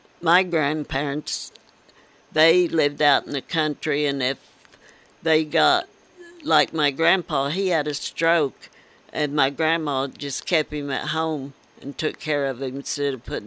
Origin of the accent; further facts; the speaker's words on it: Altoona, United States; I was raised around Altoona